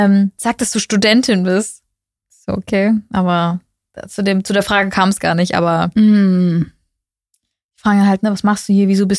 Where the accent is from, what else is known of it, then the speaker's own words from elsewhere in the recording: Germany; weil wir sind ja Deutsche